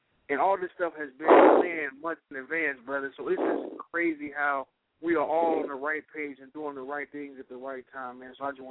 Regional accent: Chicago, Illinois, United States; with the help of the great brother Marcus Klein from Chicago, my hometown

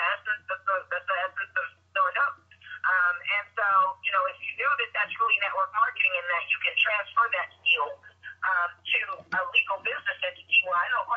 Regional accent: Denton, Texas, United States; I'm from Denton, Texas, which is a little further north of Dallas, so it is kind of like I left home, but I just didn't have to leave the state.

